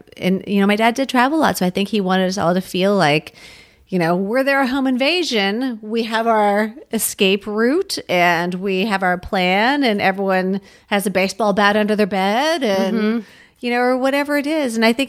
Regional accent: Washington, D.C. area, United States; I grew up 7 miles outside of Washington, D.C.

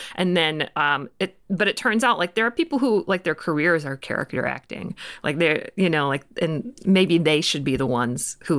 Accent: Grand Rapids, Michigan, United States; I'm from Grand Rapids, so I'm from a very heavy accented side of the state.

